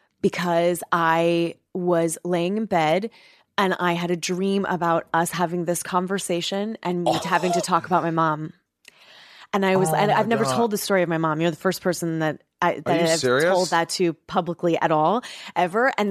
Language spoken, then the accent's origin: English; Texas, United States; No, I'm from Texas. Don't you remember the beginning of the story?